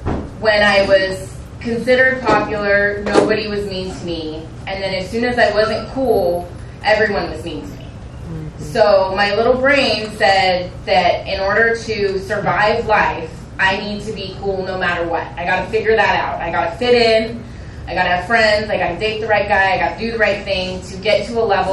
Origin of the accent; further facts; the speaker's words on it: Newport Beach, California, United States; So I grew up, I'm from Newport Beach, California. So I was, I grew up in a really loving home.